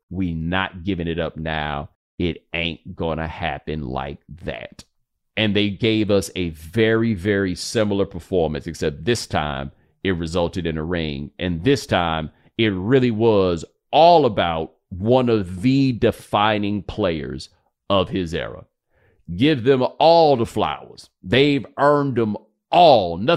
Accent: Texas, United States; I'm like, man, as a Texan, I didn't know y'all

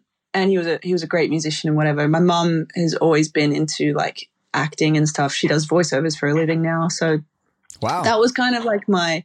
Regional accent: Australia; going on with my visa, so I had to come back home to Oz.

